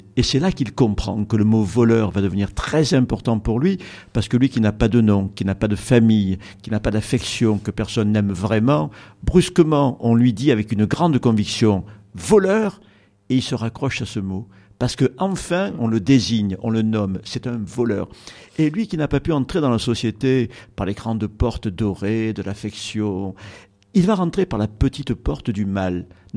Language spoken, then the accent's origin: French; Marseille, Provence-Alpes-Côte d'Azur, France; la cuisine où j'ai grandi, à Marseille